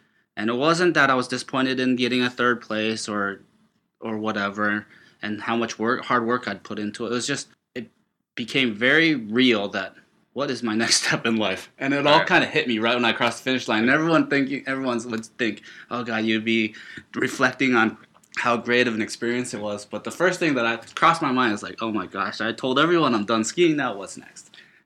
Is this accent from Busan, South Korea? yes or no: yes; Busan, South Korea; now in United States; from when I was born, like growing up in Busan, this small port city on the southern tip of Korea, to my adoption, growing up in the United States